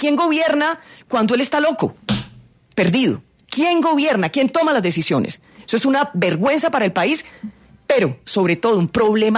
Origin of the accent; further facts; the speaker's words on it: Buga, Valle del Cauca, Colombia; also born or lived in Tuluá; Yo soy una señora que nací en Tuluá, que me crié en Buga, Buga la Grande, Cali.